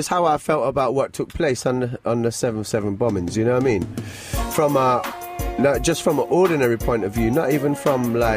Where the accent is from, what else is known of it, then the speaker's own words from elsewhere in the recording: Ipswich, East of England, United Kingdom; When I was growing up in Ipswich